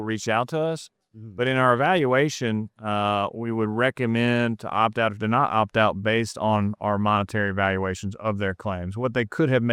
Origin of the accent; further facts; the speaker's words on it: Mississippi, United States; I'm from Mississippi.